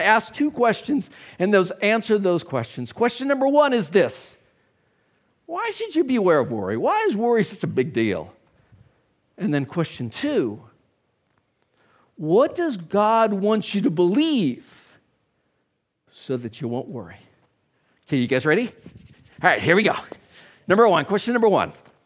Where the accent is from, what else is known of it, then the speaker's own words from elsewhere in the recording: Los Angeles, California, United States; I lived in California. I'm from Los Angeles.